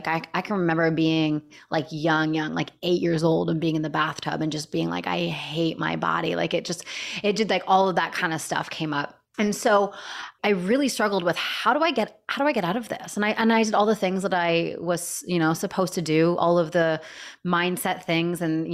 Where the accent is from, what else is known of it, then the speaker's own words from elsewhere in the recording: Canada; I was living in Canada at the time. I'm Canadian.